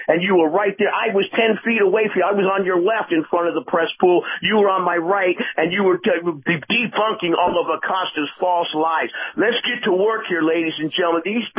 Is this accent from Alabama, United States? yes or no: no; New York, United States; I'm from New York.